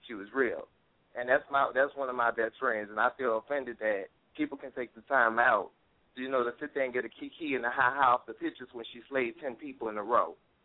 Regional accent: Houston, Texas, United States; I'm from Houston.

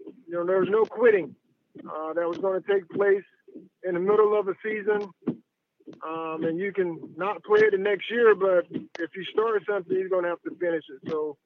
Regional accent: Thomasville, Georgia, United States; Well, as you mentioned, I'm from Thomasville, Georgia, and I've been blessed to have my parents there, both still living.

